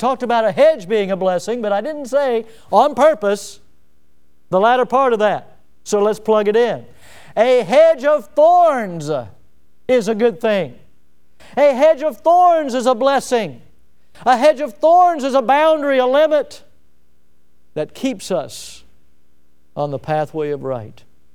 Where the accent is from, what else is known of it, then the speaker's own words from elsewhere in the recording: Milton, Florida, United States; I grew up here in Milton